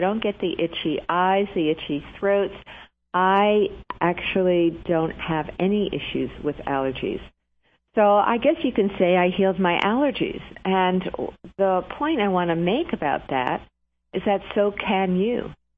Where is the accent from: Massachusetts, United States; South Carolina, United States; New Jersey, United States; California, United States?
New Jersey, United States; Actually, New Jersey is my home state. That's where my roots are, but I was only 14 miles from New York City, so it kind of just crosses over the border there.